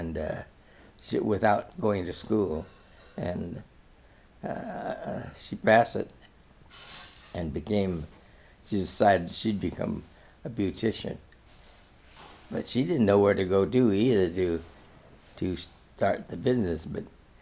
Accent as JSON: {"language": "English", "country": "Hong Kong", "tie": "born there", "said": "Well, my mother separated, and I was born in Hong Kong. She fled to Hong Kong. She had some friends. And then I was born."}